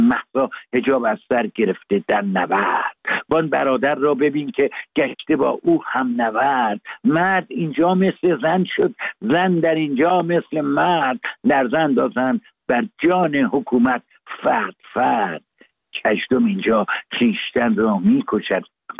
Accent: Iran; now in London, United Kingdom; ما ایرانی هستیم و ایرانی میمانیم.

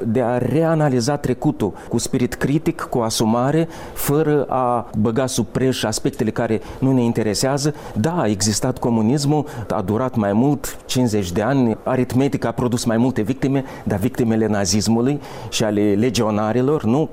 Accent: Romania; Suntem români și virgulă.

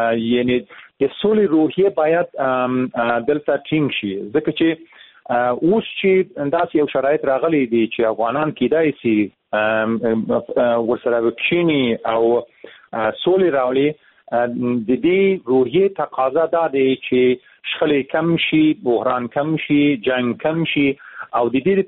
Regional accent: Afghanistan; خو موږ افغانان یو، د موږ ګټه دا ده چې په منځ کې کښېنو

